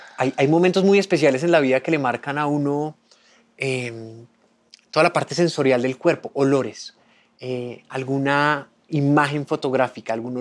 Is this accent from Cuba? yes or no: no; Neiva, Huila, Colombia; Yo soy de Neiva, me acuerda la casa de Neiva